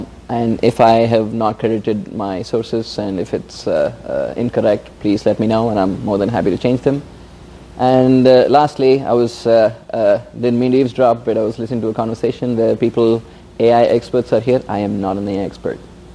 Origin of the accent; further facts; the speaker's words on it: Chennai, Tamil Nadu, India; moved away as an adult; now in United States; I am from Chennai. I went to undergrad in India.